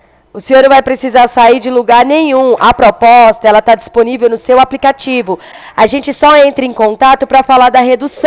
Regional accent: Ribeirão Preto, São Paulo, Brazil; Eu sou aqui de Ribeirão Preto.

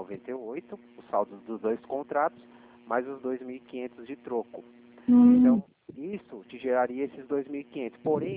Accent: São Paulo, Brazil; eu falo aqui de Atibaia, sou de São Paulo

